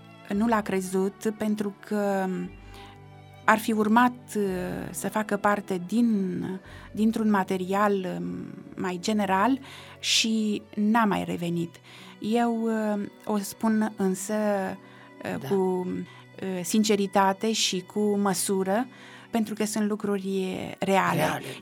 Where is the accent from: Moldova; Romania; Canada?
Romania; Bărăgan; born there; eu nu m-am ferit să spun atunci că m-am născut pe Bărăgan